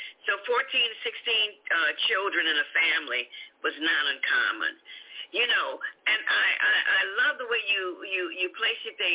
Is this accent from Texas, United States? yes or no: no; Louisiana, United States; Louisiana, that's my home state.